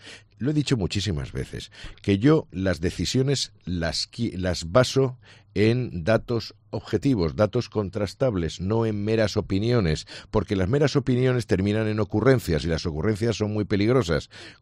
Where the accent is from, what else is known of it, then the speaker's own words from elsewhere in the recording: Alicante, Valencian Community, Spain; como alicantinos de Alicante